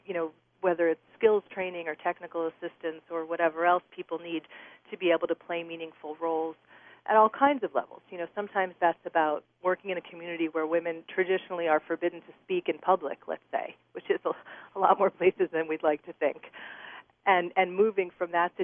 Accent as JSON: {"language": "English", "country": "Israel", "moved": "yes", "lives_now": "New York, United States", "said": "I'm originally from Israel, and I spent a long time working in peace and justice organizations in Israel. And when I came to New York"}